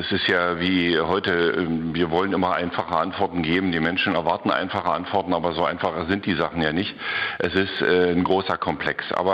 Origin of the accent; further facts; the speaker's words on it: Brandenburg, Germany; Natürlich sind wir Brandenburger ja auch nicht immer nur zufrieden gewesen